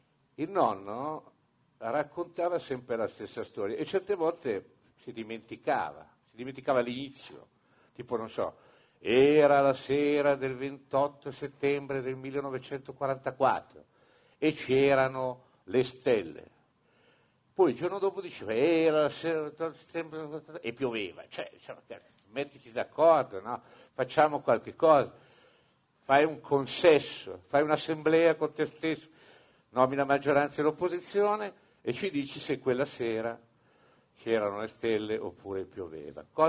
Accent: Montesole, Emilia-Romagna, Italy; Io sono originario di un luogo che si chiama Montesole. Montesole è in provincia di Bologna, non è lontano

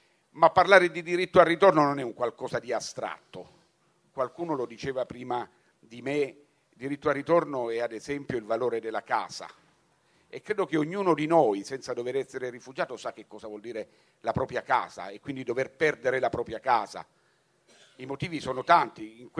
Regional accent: Rome, Lazio, Italy; Io vivo a Roma, ma sono nato a Roma, ho sempre abitato a Roma, però le origini della mia famiglia sono della Calabria, non ci torno quasi mai, se non raramente

